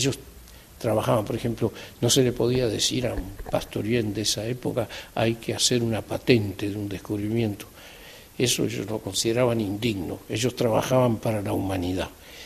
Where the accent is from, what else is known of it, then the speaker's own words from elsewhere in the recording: Uruguay; moved away as an adult; now in France; yo llegué de Uruguay a los 34 años aquí en Francia